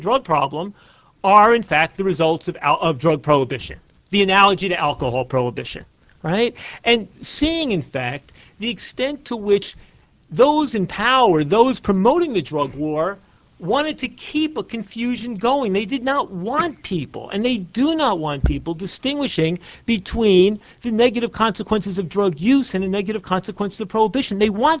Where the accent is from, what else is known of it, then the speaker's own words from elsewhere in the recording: New York, United States; I'm from New York, and I talk fast anyway.